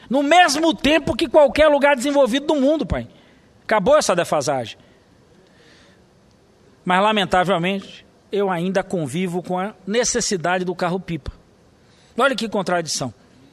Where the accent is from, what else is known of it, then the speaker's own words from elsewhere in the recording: Bahia, Brazil; algo que eu discutia essa semana lá no meu estado